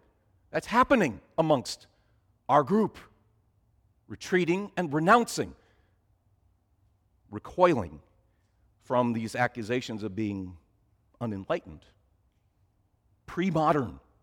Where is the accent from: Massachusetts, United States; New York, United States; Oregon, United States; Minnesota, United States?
Minnesota, United States; moved away; not from this area, but I'm transplanted here 29 years ago, and I'm reminded that I'm still new. I'm from Minnesota, right?